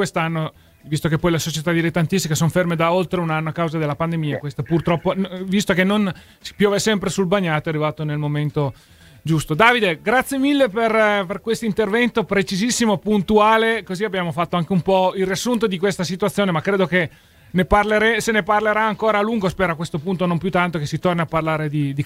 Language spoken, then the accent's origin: Italian; Turin, Piedmont, Italy; io ti parlo invece da torinese